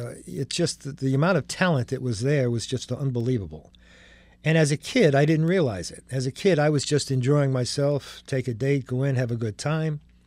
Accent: Connecticut, United States; I grew up in Connecticut, an hour outside of New York City.

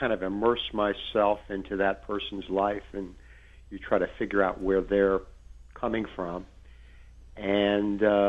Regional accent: Miami, Florida, United States; And then when I was a boy growing up in Miami, the Miami News had this fantastic columnist

